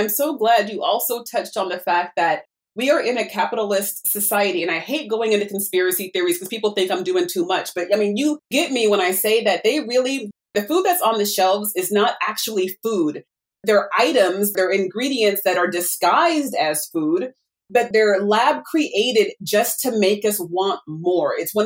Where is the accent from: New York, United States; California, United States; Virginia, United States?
California, United States; I grew up near Loma Linda.